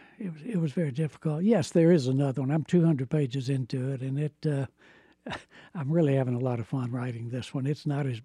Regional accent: the South, United States; And perhaps I'm a traitor to my roots. I don't know, but that's, I was from the South, but not of the South.

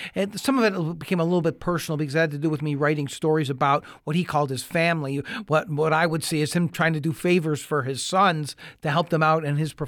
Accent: Buffalo, New York, United States; See, I'm from Buffalo, New York, and I thought I'd be out in Vegas for couple of years max

